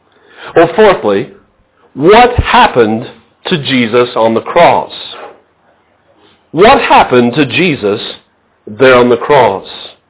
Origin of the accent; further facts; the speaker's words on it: Carlisle, Pennsylvania, United States; When I'm in my hometown of Carlisle, Pennsylvania, I like to go to Gold's Gymnasium and work out.